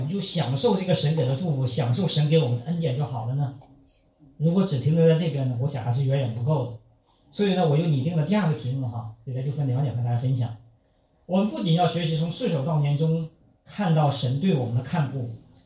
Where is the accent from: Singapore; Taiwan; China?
China; Northeast China; 你像我们老家东北哈，那我从小到大，我没有见到我父母长辈他们种地的时候是一边流泪一边去撒种的